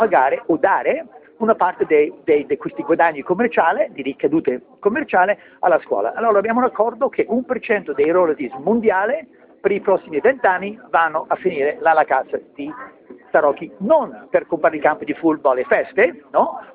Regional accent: Canada; born there; Italian is a second language; Ma prima ho due nonni italiani, per cominciare, quindi sono nato in Canada

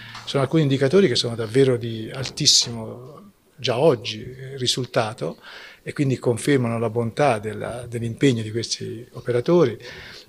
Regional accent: Tuscany, Italy; io sono un toscano, anzi sono proprio un cittadino di quest'area vasta, sono un casentinese

